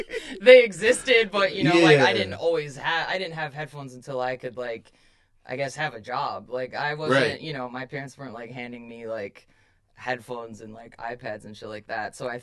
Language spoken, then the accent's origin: English; Chicago, Illinois, United States